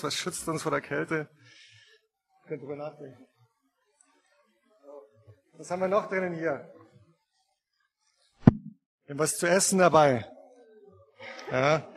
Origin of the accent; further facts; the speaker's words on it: Bavaria, Germany; Also ich bin in Bayern aufgewachsen, wir waren viel wandern.